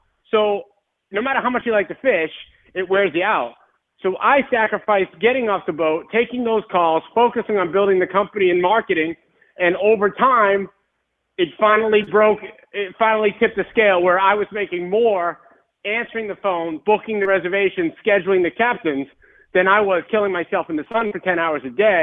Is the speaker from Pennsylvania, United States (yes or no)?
no; Boston, Massachusetts, United States; moved away as an adult; now in Marco Island, United States; No, I grew up in Boston. The day I graduated Endicott College in 98, I came directly down to Marco Island.